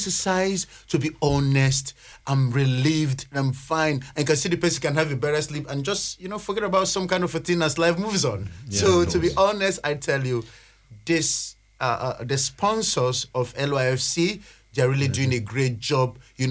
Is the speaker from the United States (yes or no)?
no; Nigeria; I'm from Nigeria. You know, I'm an asylum seeker.